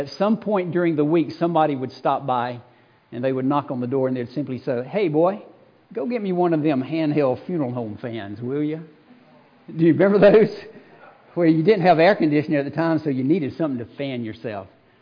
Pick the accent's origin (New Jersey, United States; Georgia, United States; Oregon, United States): Georgia, United States; Growing up in South Georgia, it's good to see Jim and Pam here from Tennessee